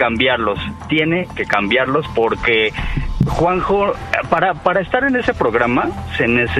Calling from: Mexico City, Mexico; De aquí, de la Ciudad de México.

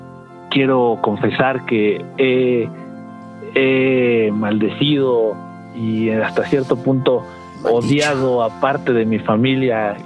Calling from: New York, United States; De Nueva York

